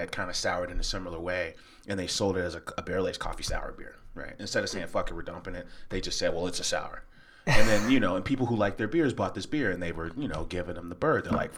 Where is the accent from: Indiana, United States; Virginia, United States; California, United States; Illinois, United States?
Illinois, United States; because I grew up in the South Burbs.